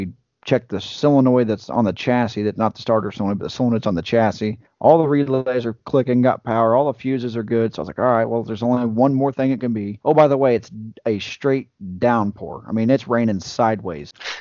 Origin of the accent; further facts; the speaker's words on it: Indiana, United States; I said, honey, I am from Indiana and I don't know where I'm